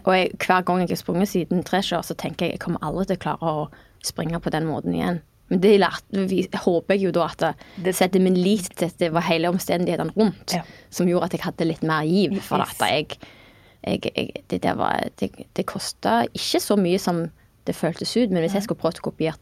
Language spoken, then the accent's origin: Norwegian; Egersund, Rogaland, Norway; og så skal det visst nok regne liksom resten, eller bli bløtt igjen hjemme I Egersund.